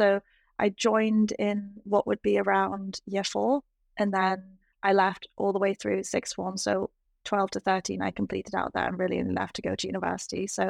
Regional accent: England, United Kingdom; now in United States; being from the north of England, where arguably, you know, the best sense of humor is.

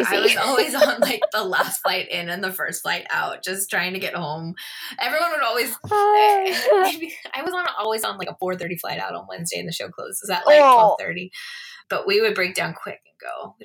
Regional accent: West Coast, United States; I come from the West Coast when I do my shows in New York

